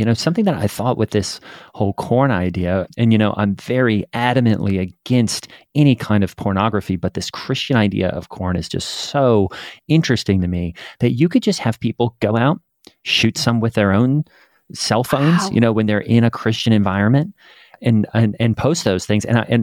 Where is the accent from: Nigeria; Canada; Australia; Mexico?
Australia; I'm from Australia.